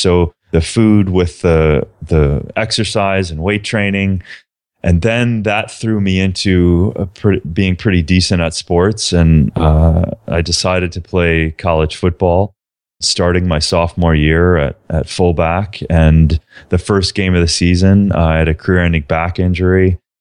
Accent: Minnesota, United States; I was a small town kid from southern Minnesota, eating whatever, as the meat and potatoes story goes.

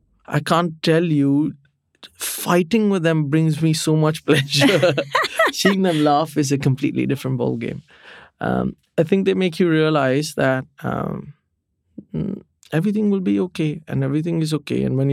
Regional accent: India; No. You're not supposed to put ketchup in your fridge, but I'm Indian. I do it.

